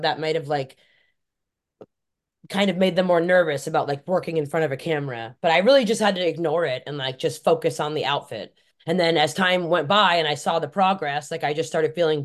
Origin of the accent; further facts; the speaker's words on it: Scotland, United Kingdom; because I'm Scottish and he's Scottish